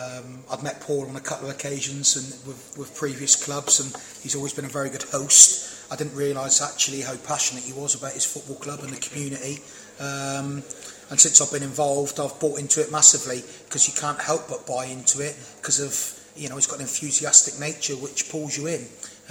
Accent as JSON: {"language": "English", "town": "Plymouth", "region": "South West England", "country": "United Kingdom", "said": "I'm from Plymouth, which is a huge military town."}